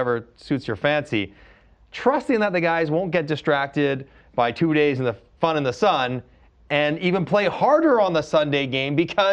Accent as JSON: {"language": "English", "town": "Toronto", "region": "Ontario", "country": "Canada", "said": "So I'm from Toronto. I live there."}